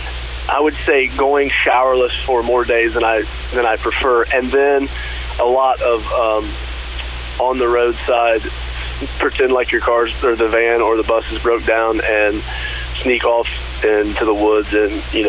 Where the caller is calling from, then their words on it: Ohio, United States; I'm Southwest Ohio, so it's like 32 degrees right now.